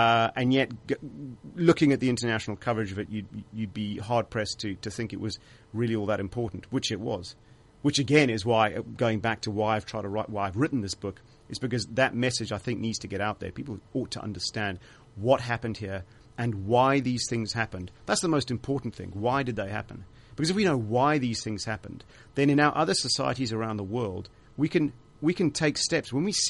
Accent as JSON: {"language": "English", "country": "South Africa", "said": "I mean, firstly, I'm a South African. I'm a white South African, and we had the apartheid government"}